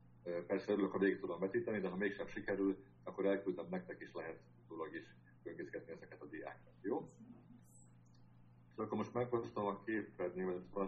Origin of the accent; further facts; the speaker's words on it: Pécs, Baranya, Hungary; now in Nágocs, Hungary; Nem innen származunk, hanem pécsiek vagyunk mind a ketten, Boglárka is és én is. Azért költöztünk ide 12 évvel ezelőtt